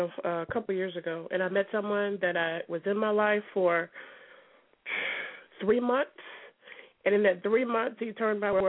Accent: Atlanta, Georgia, United States; I am from Atlanta. I am 47 years old

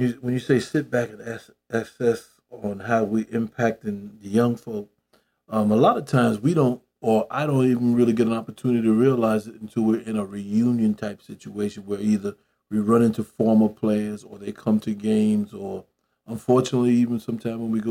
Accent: Queens, New York, United States; I'm from Queens, New York, and we had an organization called CYO, the Catholic Youth Organization

